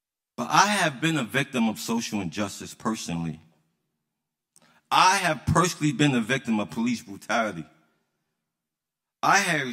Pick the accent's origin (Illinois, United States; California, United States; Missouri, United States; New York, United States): New York, United States; Brooklyn; I start thinking about the violence that I experienced growing up in Brooklyn, growing up in the inner city.